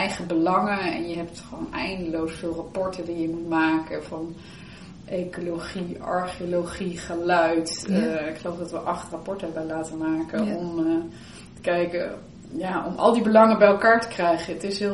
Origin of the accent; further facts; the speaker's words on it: De Bilt, Utrecht, Netherlands; Ik ben in de Bilt opgegroeid, want mijn moeder, die is ook in de Bilt opgegroeid.